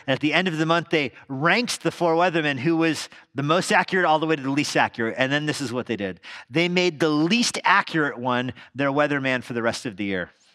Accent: New Mexico, United States; I'm not a sailor. I'm from New Mexico.

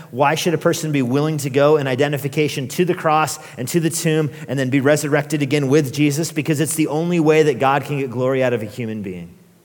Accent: Albuquerque, New Mexico, United States; As I mentioned last night, I'm from Albuquerque, and there was a police shooting there a couple weeks ago that perhaps you heard about in the news.

